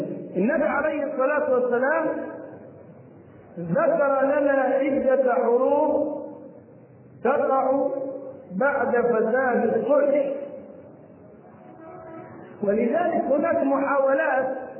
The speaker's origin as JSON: {"language": "Arabic", "country": "Egypt", "said": "وذكرنا أنها وقعت عندنا في مصر كما وقعت في الكوفة قديما."}